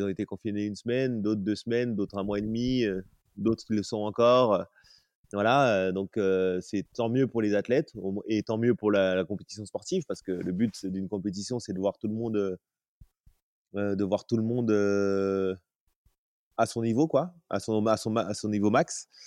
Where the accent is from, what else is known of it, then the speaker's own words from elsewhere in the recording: France; Nous, en tant que Français, on est quand même une bonne population avec des grimpeurs forts.